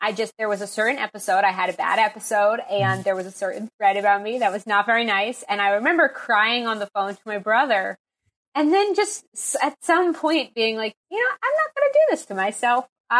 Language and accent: English; Boston, Massachusetts, United States; Like, we are both from Boston. We literally are from like a couple towns over.